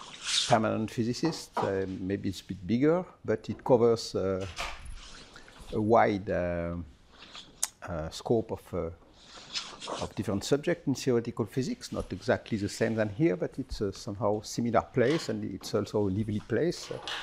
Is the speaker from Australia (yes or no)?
no; France; English is a second language; And I'm from France.